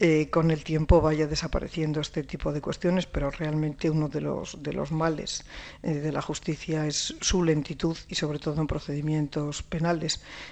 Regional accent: Basque Country, Spain; viniendo yo de donde vengo, siendo ciudadana vasca

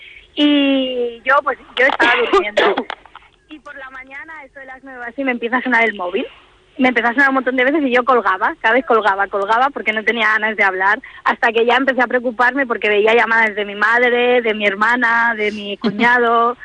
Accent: Barcelona, Catalonia, Spain; Cuando decimos que somos de Barcelona es como, uy, de Barcelona, qué bonito tal.

